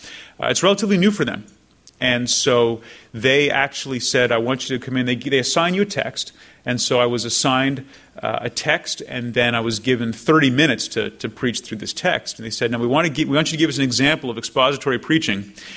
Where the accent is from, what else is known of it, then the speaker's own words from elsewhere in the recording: Canada; now in United States; I'm a Canadian citizen, and so it wasn't until January that I was able to get my green card